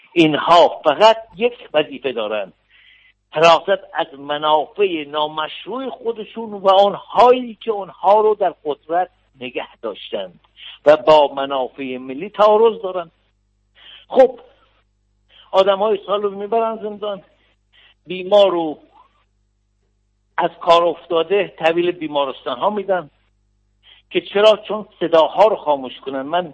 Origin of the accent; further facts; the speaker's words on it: Iran; من به عنوان یک ایرانی احساس میکنم که جامعه کشور ما با خطر روبرو است